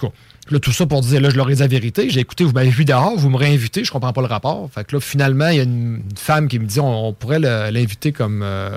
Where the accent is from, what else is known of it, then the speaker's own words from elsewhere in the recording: Giffard, Quebec, Canada; Je viens de Giffard